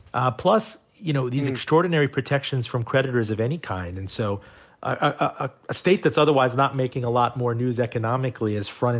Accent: Miami, Florida, United States; Well, being a child of Miami, I prefer to launder my money in my hometown.

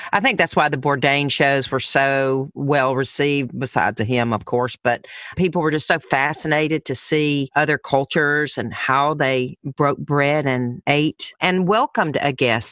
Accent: the South, United States; Are you kidding me? I'm from the South.

